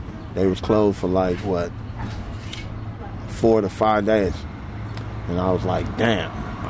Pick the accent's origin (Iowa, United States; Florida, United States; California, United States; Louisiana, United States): California, United States; San Francisco; I grew up in Bayview Hunters Point, around the corner.